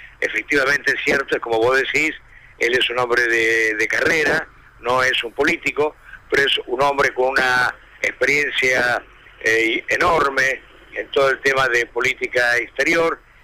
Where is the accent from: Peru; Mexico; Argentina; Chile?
Argentina; Vos sabés cómo somos los argentinos, que somos desconfiados.